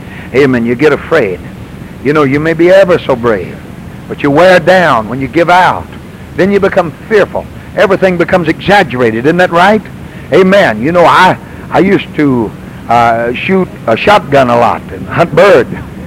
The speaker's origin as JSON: {"language": "English", "region": "Texas", "country": "United States", "tie": "born there", "said": "I was born in Texas. I grew up in the Pacific."}